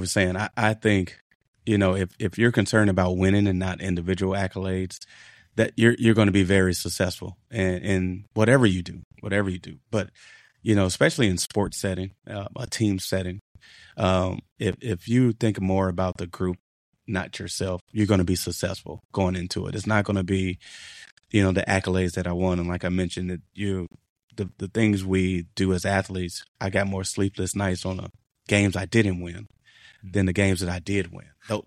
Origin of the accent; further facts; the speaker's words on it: Chicago, Illinois, United States; the people that I grew up with in Chicago, I didn't take them with me